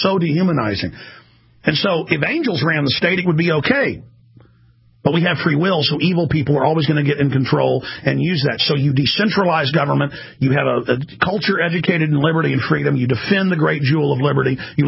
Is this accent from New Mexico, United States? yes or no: no; Dallas, Texas, United States; You know, I grew up in Dallas, Texas